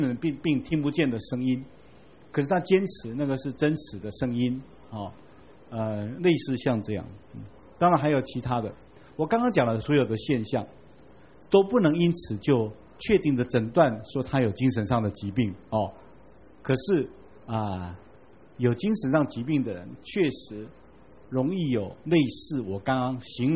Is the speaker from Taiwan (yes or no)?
yes; Taiwan; 我们台湾人以前一贯称这样的人叫做孝诶